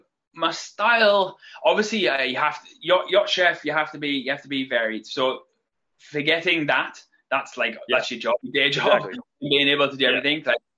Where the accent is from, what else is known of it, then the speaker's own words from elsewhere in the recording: United Kingdom; Being British, like we have small family